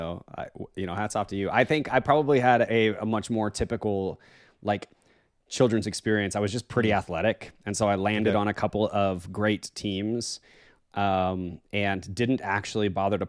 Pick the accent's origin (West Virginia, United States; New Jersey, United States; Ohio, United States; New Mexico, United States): New Mexico, United States; I grew up in New Mexico, right? So there is only soccer and tennis.